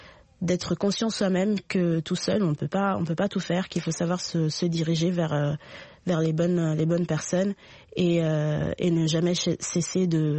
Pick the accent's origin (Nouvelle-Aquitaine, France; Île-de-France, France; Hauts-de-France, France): Île-de-France, France; Paris; moi je viens de Paris et c'est vrai que c'est un fief.